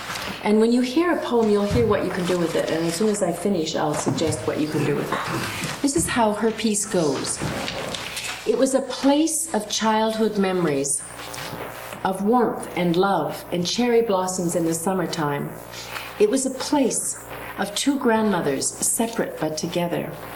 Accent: Seattle, Washington, United States; also born or lived in Edmonton; I'm from Edmonton, Alberta, and grew up in Seattle, Washington, and came here first in 1962

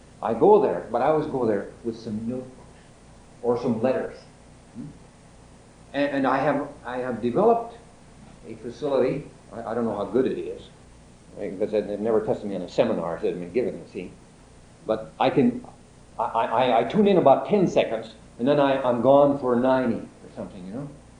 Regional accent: California, United States; I'm from California

